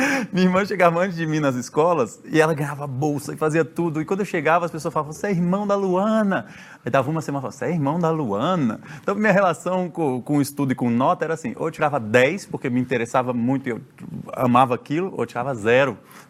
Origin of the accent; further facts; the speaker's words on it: Brazil; eu sou brasileiro, cara, não tem como eu conhecer tantos países do norte global